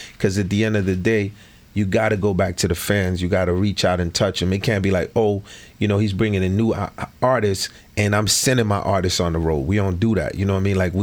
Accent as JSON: {"language": "English", "country": "Haiti", "also_born_or_lived": "Brooklyn", "second_language": "English", "moved": "yes", "lives_now": "United States", "said": "We come from Haiti, man. We can't even speak English. And we up in the project roof, Marlboro Projects in Brooklyn."}